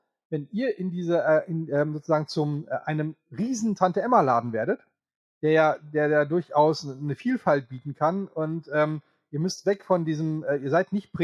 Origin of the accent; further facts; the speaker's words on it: North Rhine-Westphalia, Germany; wir können auch sonst bei uns in NRW, da kenne ich mich besser aus, Gelsenkirchen, oder wir nehmen auch von mir aus meine Heimat, hier Coesfeld oder Dülmen